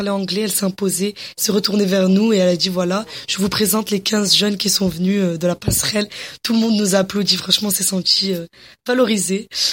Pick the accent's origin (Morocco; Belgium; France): Morocco; Je suis marocaine et il y a beaucoup de Marocains ici.